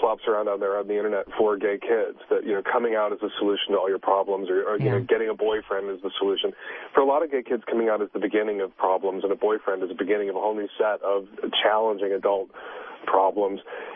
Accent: Chicago, Illinois, United States; But I grew up in the city of Chicago, and I was, you know, Billy Lucas's age in 1980.

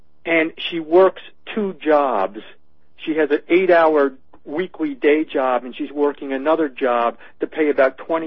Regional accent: New Jersey, United States; You might know, I grew up in New Jersey, and I was just living there.

